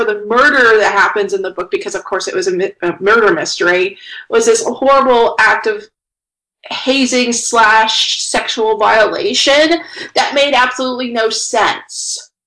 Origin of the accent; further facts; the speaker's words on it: Midwest, United States; I am from the Midwest.